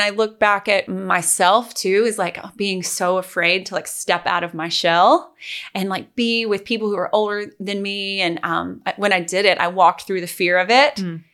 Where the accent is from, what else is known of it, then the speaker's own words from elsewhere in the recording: Greenville, South Carolina, United States; I'm from Greenville, South Carolina. I was dancing, as we've talked about, all my life competitively. I was traveling, and I went to high school in Greenville, and I also went to an art high school in Greenville at the same time.